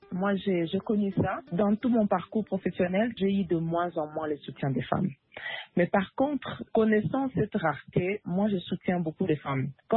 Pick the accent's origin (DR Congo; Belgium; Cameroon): DR Congo; comment on peut l'appliquer chez nous au Congo.